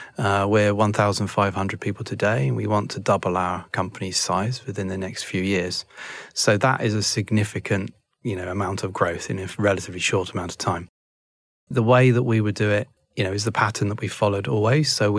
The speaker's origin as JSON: {"language": "English", "town": "Bournemouth", "region": "South West England", "country": "United Kingdom", "tie": "born or raised there", "said": "I want to have a presence in my hometown for our company, which will be like a lasting mark, employ local people, put jobs into the local communities, build some great technology from Bournemouth and put Bournemouth on the map"}